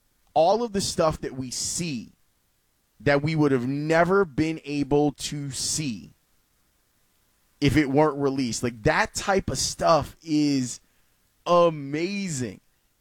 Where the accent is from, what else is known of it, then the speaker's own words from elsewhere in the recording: Chicago, Illinois, United States; But growing up in Roseland, like, we used to pitch pennies all the time.